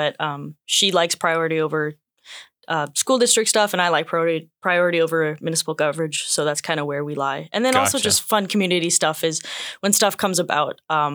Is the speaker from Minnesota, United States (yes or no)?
yes; Minnesota, United States; moved away as an adult; also born or lived in Montana; now in Juneau, United States; Yeah, I'm from Minnesota, born and raised till I was 18. And then I went to Montana and I got my BFA in journalism.